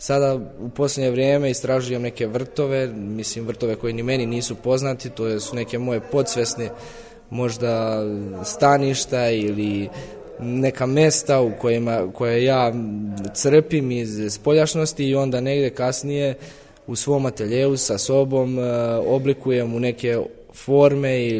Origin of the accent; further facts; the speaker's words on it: Užice, Šumadija and Western Serbia, Serbia; zato što je Užice moj rodni grad, tu sam se predstavio i svojim sugrađanima i tu odatle sam započeo neki svoj put.